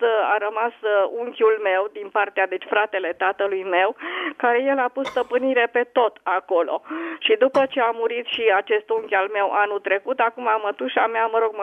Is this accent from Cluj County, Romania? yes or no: no; Brașov, Brașov County, Romania; Eu sunt din Brașov.